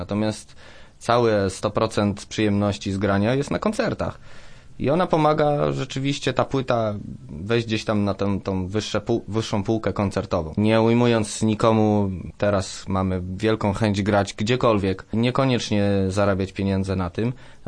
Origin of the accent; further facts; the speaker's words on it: Głogów, Lower Silesian Voivodeship, Poland; Ja pochodzę z Głogowa, nie wyobrażam sobie, żeby nie zaprezentować się